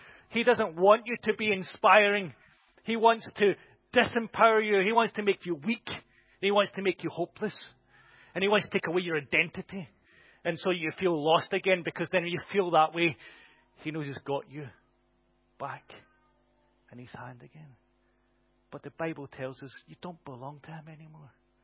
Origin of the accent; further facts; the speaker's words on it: Scotland, United Kingdom; I'm a Scotsman, I know what it's like to wear a kilt